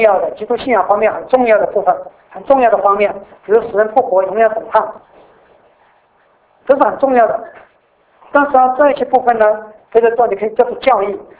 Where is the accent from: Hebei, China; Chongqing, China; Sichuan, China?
Sichuan, China; accent: Sichuanese; 就我们四川话一句话很实的一句话